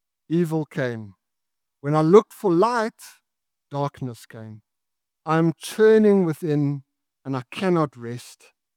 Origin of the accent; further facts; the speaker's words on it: South Africa; I would say Frugop as a South African, but I think he's American, so he says Frugop.